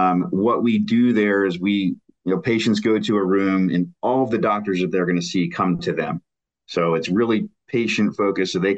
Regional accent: York, Pennsylvania, United States; now in Pittsburgh, United States; I actually, I grew up in York, Pennsylvania. I moved to Pittsburgh to go to Duquesne.

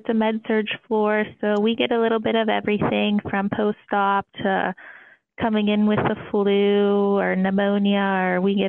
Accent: Blairsville, Pennsylvania, United States; now in Latrobe, United States; So I grew up in Blairsville, PA. I recently moved to Latrobe. That's where I'm living now.

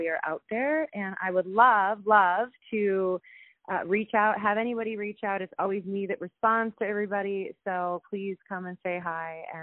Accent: Langley, British Columbia, Canada; I actually did a writer's round in my hometown of Langley, British Columbia

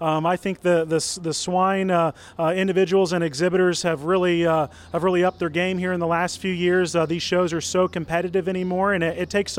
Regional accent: Marshall, Illinois, United States; I'm from Marshall, Illinois.

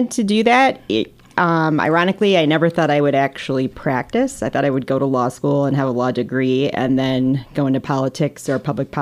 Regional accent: Mount Pleasant, Michigan, United States; I grew up in Mount Pleasant, so no way I was going to CMU, even though it's a lovely place.

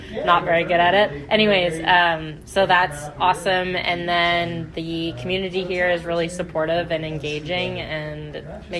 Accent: Canada; I'm from Canada, so it's an advantage.

